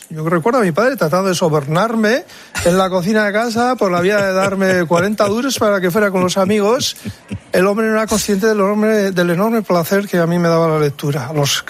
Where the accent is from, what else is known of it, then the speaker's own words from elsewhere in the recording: Basque Country, Spain; Y como por otro lado ocurrió en mi tierra natal y yo estoy empeñado en un proyecto literario de narración, de historias de gentes vascas